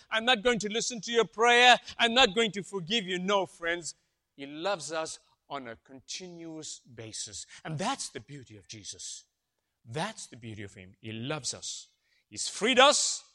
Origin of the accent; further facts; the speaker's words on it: South Africa; when I lived in South Africa, for those guests here, I was born in South Africa. And I lived and I was born during a time of apartheid, racial division, four classes of citizens.